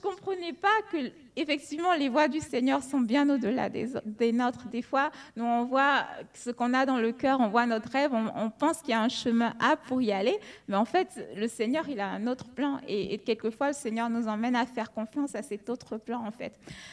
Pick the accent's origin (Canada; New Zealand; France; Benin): Benin; Alors, j'ai 35 ans. J'ai 35 ans. Je suis née au Bénin, je suis béninoise. Et je suis née dans une famille qui n'est pas chrétienne, en fait.